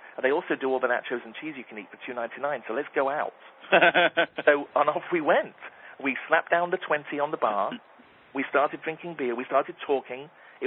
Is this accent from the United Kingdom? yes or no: yes; England, United Kingdom; now in United States; because I'm from England, I came to the United States with a suitcase 25 years ago.